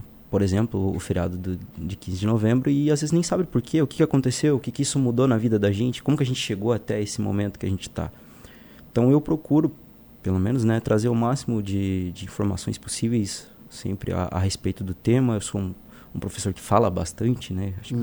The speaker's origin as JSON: {"language": "Portuguese", "town": "Marau", "region": "Rio Grande do Sul", "country": "Brazil", "tie": "born there", "said": "Eu nasci em Marau, no Rio Grande do Sul."}